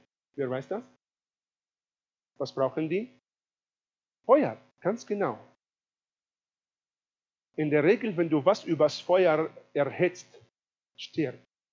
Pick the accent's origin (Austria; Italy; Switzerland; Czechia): Italy; German is a second language; als Italiener, werde ich mal sagen, ist es auch nicht korrekt, weil nicht alle Italiener sehen so aus.